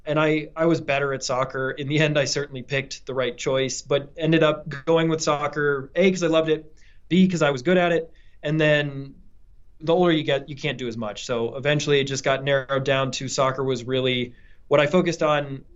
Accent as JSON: {"language": "English", "town": "Highlands Ranch", "region": "Colorado", "country": "United States", "tie": "born or raised there", "said": "So I was born in Colorado. I'm from Highlands Ranch, Colorado. I was born and raised here."}